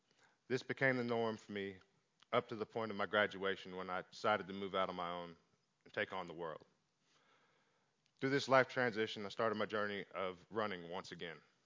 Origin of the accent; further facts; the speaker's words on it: Fresno, Texas, United States; also born or lived in Houston; In the early years of my life, we lived in the southern part of Houston. Through a few series of events and a decline in the neighborhood, we ended up moving into a town called Fresno, Texas, where I spent the majority of my childhood and teenage years.